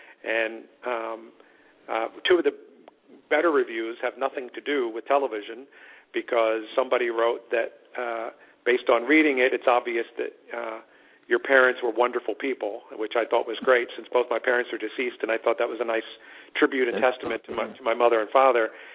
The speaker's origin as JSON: {"language": "English", "town": "Philadelphia", "region": "Pennsylvania", "country": "United States", "tie": "born or raised there", "said": "I still felt like I was pumping gas growing up in Philadelphia, or the kid, you know, in the basement of my Northeast Philadelphia row home just staring at TV wondering how it gets made"}